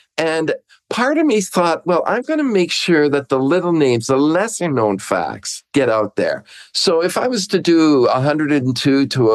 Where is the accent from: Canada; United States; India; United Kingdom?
Canada; But I'm also Canadian.